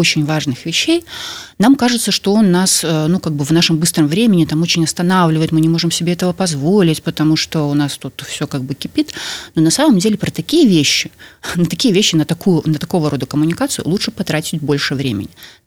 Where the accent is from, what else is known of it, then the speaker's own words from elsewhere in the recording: Belarus; мы, белорусы